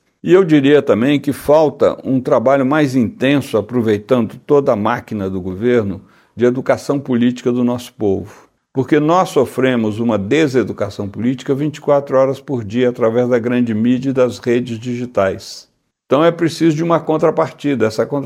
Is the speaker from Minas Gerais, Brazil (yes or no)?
yes; Minas Gerais, Brazil; eu sou mineiro, né?